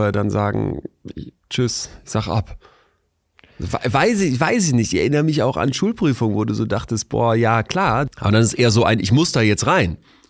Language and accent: German; Cologne, North Rhine-Westphalia, Germany; ich bin ja aus der Ecke Köln